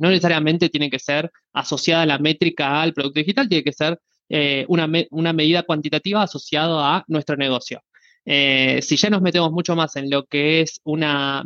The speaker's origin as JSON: {"language": "Spanish", "region": "Buenos Aires", "country": "Argentina", "said": "soy uno de los founders de Product Minds. Soy argentino, de Buenos Aires, soy ingeniero en sistemas de información."}